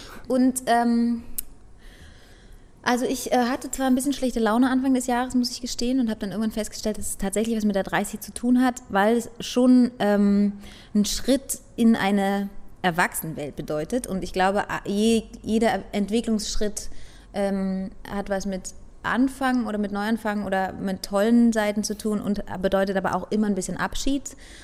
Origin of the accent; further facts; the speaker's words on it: East Germany, Germany; Ich komme selber aus der DDR, da ist es ganz normal, mit in meinem Alter schon 2 bis 3 Kinder zu haben